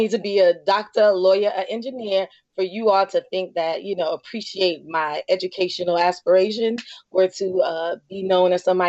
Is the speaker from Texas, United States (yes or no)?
no; Fort Myers, Florida, United States; As a child, when I was 14 at Fort Myers, I was born and raised in Fort Myers.